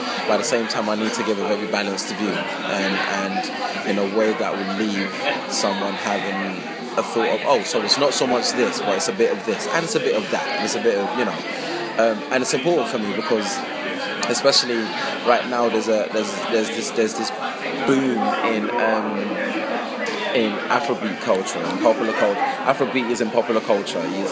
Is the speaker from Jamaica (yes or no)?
no; England, United Kingdom; also born or lived in Nigeria; the narratives of me growing up in England, growing up in Nigeria, also the experiences between the two.